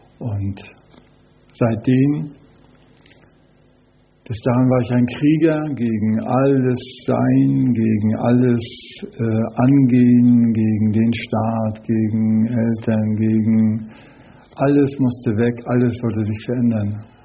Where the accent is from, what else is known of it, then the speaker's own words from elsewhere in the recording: East Germany, Germany; ich komme aus der DDR